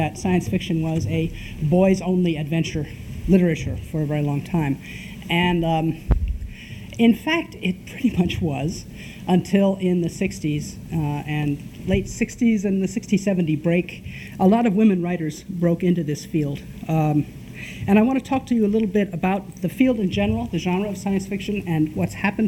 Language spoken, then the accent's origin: English; New Mexico, United States; You have to understand, I come from New Mexico